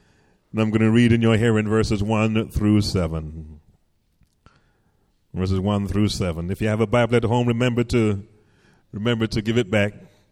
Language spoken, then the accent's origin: English; England, United Kingdom; I remember as a child growing up in England